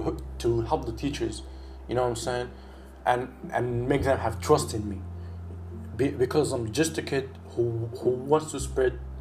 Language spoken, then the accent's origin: English; Malaysia; also born or lived in Sudan; I am originally from Sudan, okay? I was born in Malaysia, but I went to kindergarten in Sudan, and then I just came back to Malaysia and I was basically just and raised there